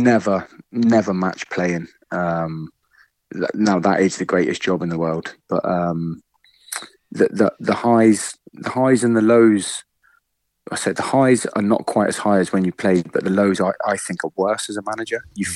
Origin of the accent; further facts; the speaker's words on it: Plymouth, South West England, United Kingdom; I'm from Plymouth, born and bred.